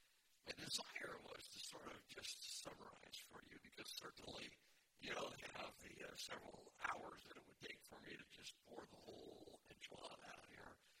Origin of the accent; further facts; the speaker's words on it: Wyoming, United States; I grew up in Wyoming, which is a big state. I grew up in the foothills of the Bighorn Mountains, the spur of the Rocky Mountains